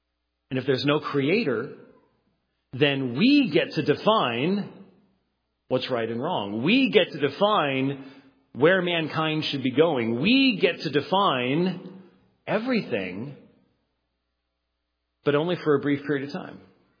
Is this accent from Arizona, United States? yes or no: yes; Phoenix, Arizona, United States; I'm from Phoenix, and so it's in my rocks.